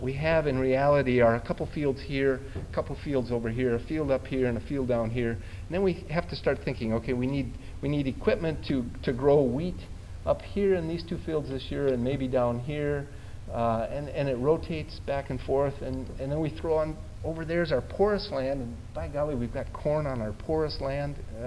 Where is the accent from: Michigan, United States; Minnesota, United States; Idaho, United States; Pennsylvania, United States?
Minnesota, United States; because I'm from Minnesota, and we have a lot of corn and beans in Minnesota.